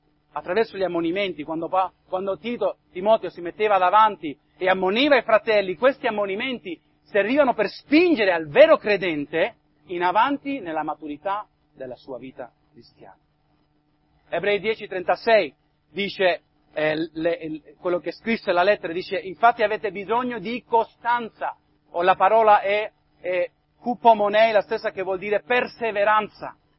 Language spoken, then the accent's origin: Italian; United States; Italian is a second language; Io vengo dall'America.